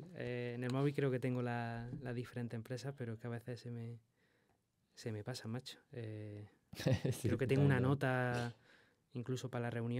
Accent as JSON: {"language": "Spanish", "town": "Granada", "region": "Andalusia", "country": "Spain", "tie": "born or raised there", "said": "la Alhambra es el monumento más visitado de España, poca gente lo sabe, y está en mi ciudad natal."}